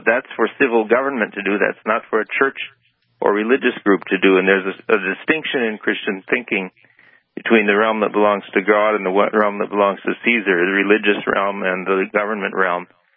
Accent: Eau Claire, Wisconsin, United States; I grew up in Eau Claire, Wisconsin, so I know cold weather.

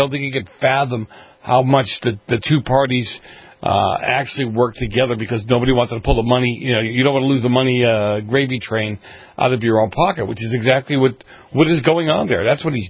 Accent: Boston, Massachusetts, United States; growing up in Boston in the 70s when the mafia was very prevalent in that area

